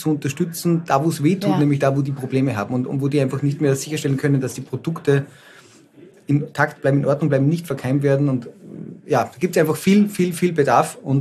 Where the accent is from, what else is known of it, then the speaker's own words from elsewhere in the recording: Salzburg, Austria; now in Vienna, Austria; ich bin ja aus Salzburg und wir sitzen hier in Wien.